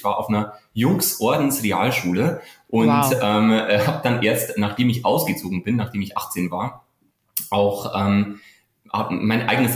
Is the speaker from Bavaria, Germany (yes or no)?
yes; Bavaria, Germany; accent: Bavarian; Ich wohne in Berlin, habe aber einen bayerischen Einschlag. Das habe ich nie wirklich ganz rausbügeln können aus meiner Sprache. Ich komme aus der Nähe von Regensburg